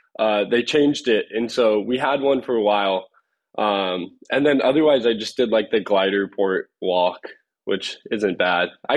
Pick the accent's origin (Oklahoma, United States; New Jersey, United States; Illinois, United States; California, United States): California, United States; San Diego; So I grew up in San Diego. So basically like my childhood was just like surfing the reefs of La Jolla and in some of the beach breaks down at Black's.